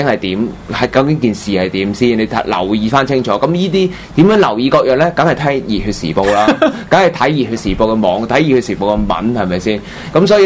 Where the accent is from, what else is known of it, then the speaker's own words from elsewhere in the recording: Hong Kong; 如果我哋攞唔翻我哋本身香港人本身應該攞到嘅嘢